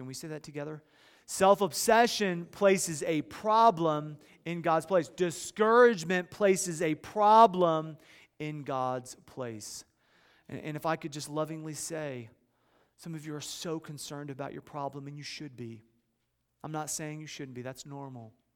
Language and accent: English; Midwest, United States; I grew up in the Midwest near Chicago, and so we would go to Lake Michigan and Lake Erie